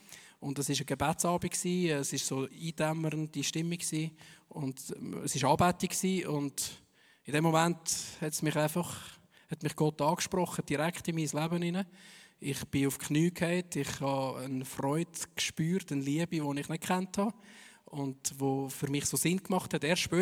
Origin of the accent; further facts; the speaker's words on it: Zug, Switzerland; Also, ich komme aus der Innerschweiz, versteht ihr meinen Dialekt? Oder soll ich ein bisschen Berndeutsch versuchen? Wahrscheinlich besser nicht. Ich komme von Zug.